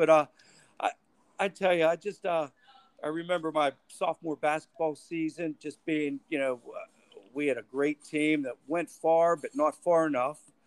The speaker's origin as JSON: {"language": "English", "town": "Johnstown", "region": "Pennsylvania", "country": "United States", "tie": "born or raised there", "said": "Well, I grew up in Johnstown, Pennsylvania, and that's about an hour southeast of Pittsburgh. And it almost considered a little Pittsburgh. Steel mills, coal mining, and a nice community."}